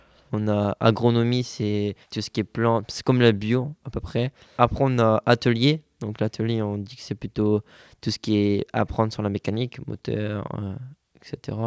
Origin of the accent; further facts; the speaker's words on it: Carnières, Hauts-de-France, France; j'ai 16 ans, je viens de Cambrai, exactement Carnières, c'est juste à côté.